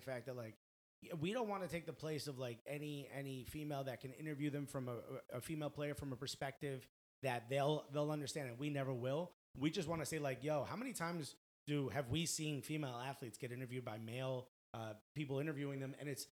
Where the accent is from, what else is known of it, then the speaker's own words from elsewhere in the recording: Newark, New Jersey, United States; I'm a kid from Newark.